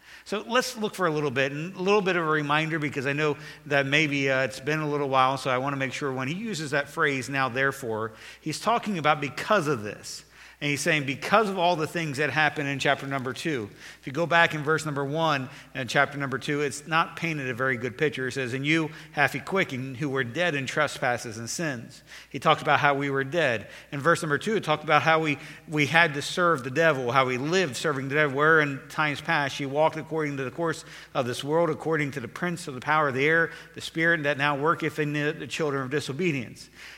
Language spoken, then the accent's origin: English; Maryland, United States; I know I'm not all the way up north. I know I'm from Maryland, but when I came down south, this first time